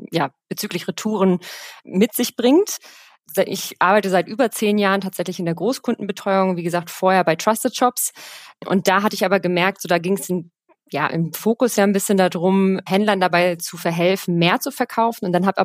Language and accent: German; Rhineland, Germany; born there; ich bin 33 Jahre, gebürtige Rheinländerin, sesshaft in Köln